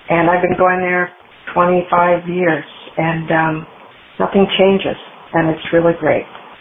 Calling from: Philadelphia, Pennsylvania, United States; I'm calling from Philadelphia.

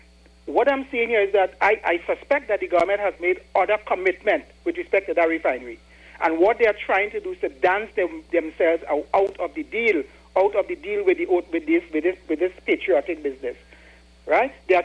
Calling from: Diego Martin, Trinidad & Tobago; Yeah, good morning. I'm calling from Diego Martin.

